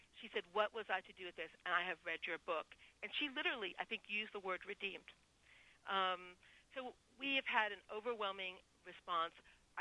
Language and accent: English; Washington, District of Columbia, United States; My own mother, I grew up in Washington, D.C., went to Georgetown Day School.